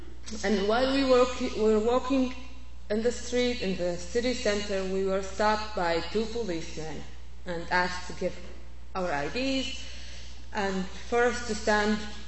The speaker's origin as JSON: {"language": "English", "country": "Israel", "tie": "born or raised there", "second_language": "English", "said": "As I said, I'm Palestinian Israeli. I'm a part of an unrecognized national minority."}